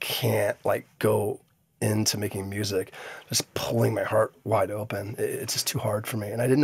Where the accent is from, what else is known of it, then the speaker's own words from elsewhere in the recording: Los Angeles, California, United States; I grew up in Hollywood in the 70s when it was far different than it is now.